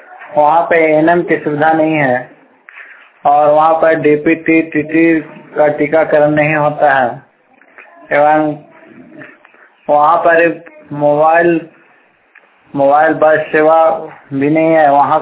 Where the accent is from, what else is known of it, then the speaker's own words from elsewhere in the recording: Lipta, Jharkhand, India; ग्राम लिप्ता प्रतापपुर जिला चतरा का निवासी हूँ।